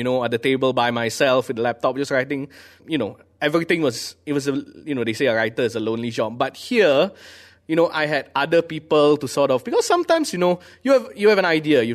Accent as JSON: {"language": "English", "country": "Malaysia", "tie": "born or raised there", "said": "my theory is I'm Malaysian. I lived my whole life in... Okay, I went overseas for a year to study, but other than that, I've lived almost 30 years in Malaysia. So I'm Malaysian."}